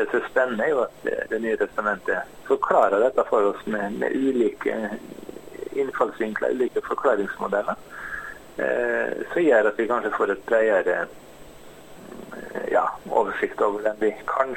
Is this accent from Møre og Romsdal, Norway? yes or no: yes; Møre og Romsdal, Norway; now in Vestnes, Norway; Jeg fødde og vokste opp på Nordmøre, men jeg bodde nesten hele mitt voksne liv i Romstad. Jeg bor på Vestnes.